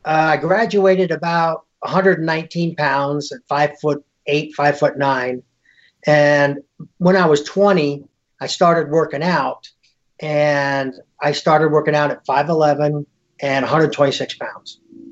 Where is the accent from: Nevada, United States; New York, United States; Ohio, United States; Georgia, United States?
Nevada, United States; Las Vegas; born there; I was born here in Vegas.